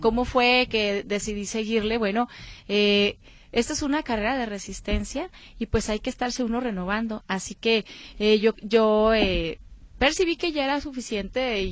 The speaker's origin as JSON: {"language": "Spanish", "town": "Guadalajara", "region": "Jalisco", "country": "Mexico", "lives_now": "Tlaquepaque, Mexico", "said": "yo soy de aquí de Merito, Guadalajara, Jalisco, aunque vivo en Tlaquepaque. Ya ves, todo está pegado aquí, sí, pero soy originaria de aquí de Guadalajara"}